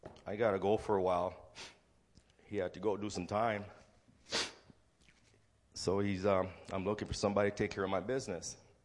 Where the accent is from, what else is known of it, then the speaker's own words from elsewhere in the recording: Texas, United States; I'm going to tell you how God changed my life. I was born and raised in Texas.